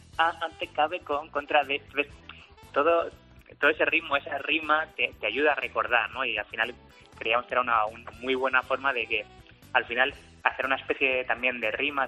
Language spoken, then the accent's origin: Spanish; Alicante, Valencian Community, Spain; somos de la misma tierra, somos alicantinos los dos